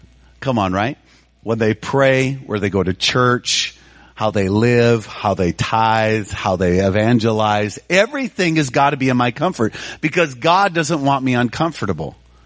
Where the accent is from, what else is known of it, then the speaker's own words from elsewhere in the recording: United States; I'm an American to the bone, okay?